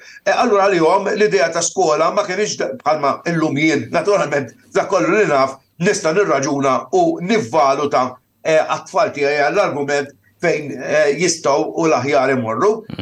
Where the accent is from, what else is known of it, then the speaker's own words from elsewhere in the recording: Ħamrun, Southern Harbour, Malta; imma sempliċement għax kien il-Ħamrun. U jiena kont mill-Ħamrun. Allura moħħa kien jgħid illi isma' ħalli nibgħatu l-iktar viċin id-dar.